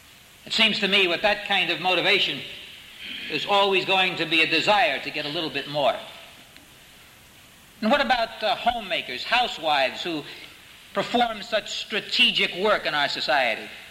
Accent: New York City, New York, United States; For when I was a boy growing up in New York City, sitting in the peanut gallery of the Yankee Stadium

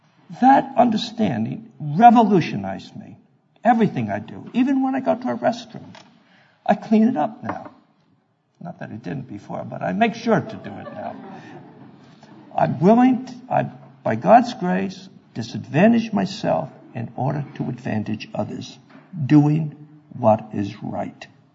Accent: New York, United States; as I say, growing up in New York, with all the traffic, I had learned early on that I could cut into a line of cars at any speed, at any place, and do it safely.

